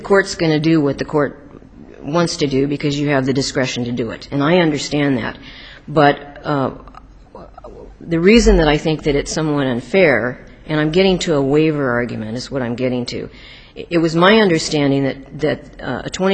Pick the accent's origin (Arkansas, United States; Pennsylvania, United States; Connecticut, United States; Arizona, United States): Arizona, United States; Phoenix; I'm an attorney from Phoenix, Arizona.